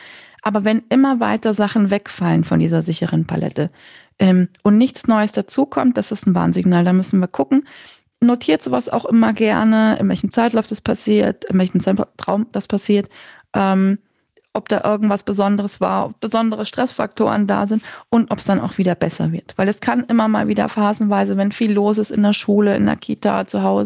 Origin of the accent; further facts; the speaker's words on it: Bavaria, Germany; ich bin aus Bayern, für mich ist Butterbreze ja quasi eine ganze Mahlzeit, eine vollwertige.